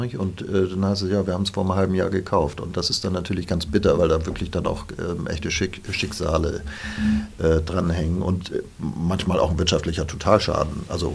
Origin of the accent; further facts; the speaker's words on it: Northern Germany, Germany; ich komme aus Norddeutschland